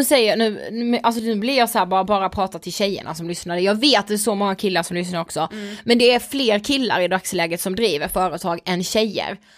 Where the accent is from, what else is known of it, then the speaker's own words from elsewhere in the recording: Karlshamn, Blekinge, Sweden; now in Stockholm, Sweden; när jag flyttade till Stockholm från Karlshamn. För det är ju så här 50 mil.